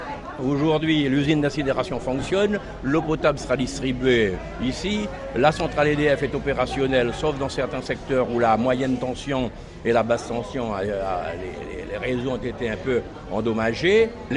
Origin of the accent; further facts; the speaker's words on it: France; bien évidemment que c'est naturel en tant que Français d'être aidé par l'État